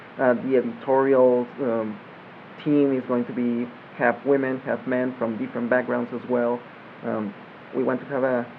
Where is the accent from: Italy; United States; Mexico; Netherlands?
Mexico; Tampico, Tamaulipas; moved away; So when I was still back in my hometown, Tampico, I worked in the community theater